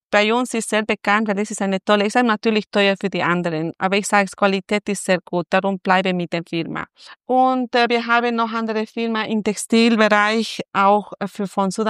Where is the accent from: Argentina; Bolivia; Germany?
Bolivia; La Paz; now in Austria; Also ich komme aus Bolivien, genau aus La Paz, auf 4000 Meter hoch. Ich bin schon fast 20 Jahre da in Österreich